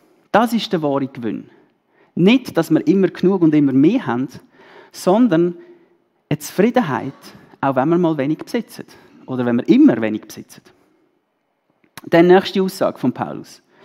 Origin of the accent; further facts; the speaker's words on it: Switzerland; Darum sind wir Schweizer die zufriedenste Nation der ganzen Welt.